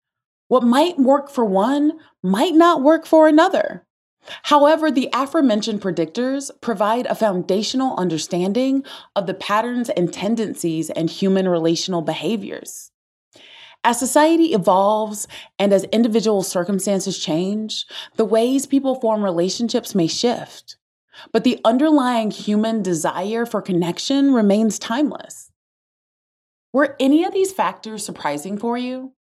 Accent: the South, United States; Growing up in the South as an introvert was rough for me because you always have to quote unquote speak to people.

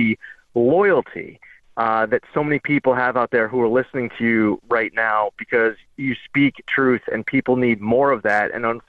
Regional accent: New York, United States; And I could say, as a New Yorker, that I have witnessed a whole lot of people fleeing the state every single day

